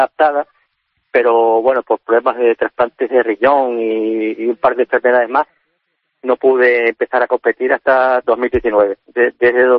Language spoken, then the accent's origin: Spanish; Canary Islands, Spain; yo hice el curso de vela con 9 años, como muchos canarios, en Puerto Rico